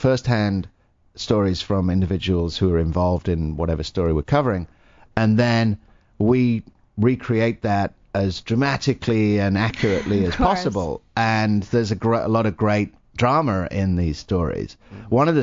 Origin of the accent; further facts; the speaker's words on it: United Kingdom; Being British, I'm not a fan of guns.